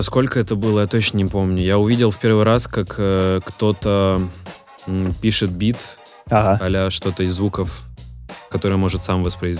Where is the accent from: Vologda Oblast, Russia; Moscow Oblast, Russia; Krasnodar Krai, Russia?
Vologda Oblast, Russia; Vologda; now in Moscow, Russia; Ну нет, как тебе сказать, это мой родной город. Я не могу его не любить, но любимый город все-таки Москва, наверное, сейчас.